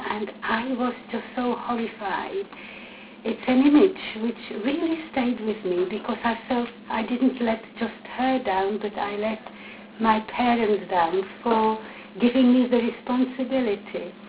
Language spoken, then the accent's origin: English; Čelakovice, Central Bohemian Region, Czechia; English is a second language; Well, in a hospital in Prague, because we actually lived on the fringes of the city in a little town called Čelakovice.